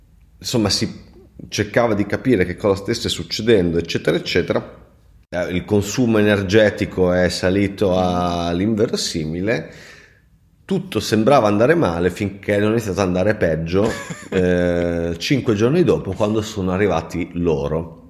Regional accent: Longastrino, Emilia-Romagna, Italy; lui non era del mio paese, cioè non era di Longestrino, ma era il nipote della mia vicina

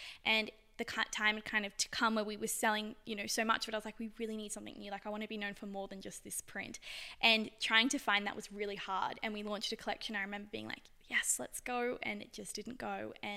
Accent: New South Wales, Australia; And I guess growing up on the Eastern Beaches, I was like quite, I saw a lot of trends

